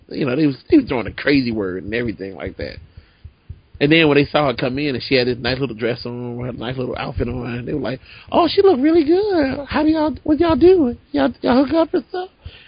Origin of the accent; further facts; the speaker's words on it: Chicago, Illinois, United States; You know, I was all about, you know, growing up in Chicago.